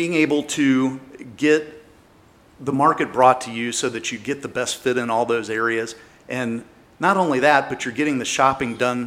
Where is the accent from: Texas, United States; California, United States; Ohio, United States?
Ohio, United States; Cincinnati; now in Dayton, United States; Actually, my career brought me to Dayton, but I grew up primarily in Cincinnati.